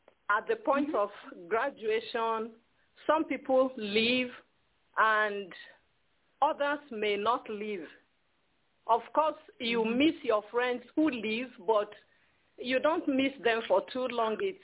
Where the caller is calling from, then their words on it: Houston, Texas, United States; I'm calling from Houston.